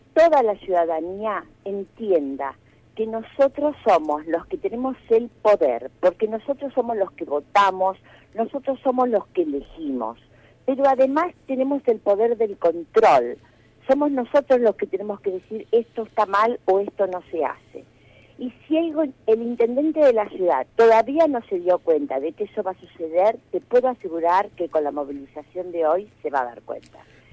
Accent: Santa Fe, Argentina; Es muy grave lo que nos está pasando como santafesinos

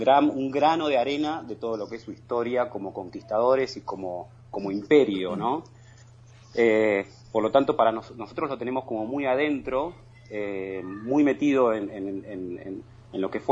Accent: Argentina; A cada persona que yo le digo que soy de Argentina, tienen adoración con nuestro país

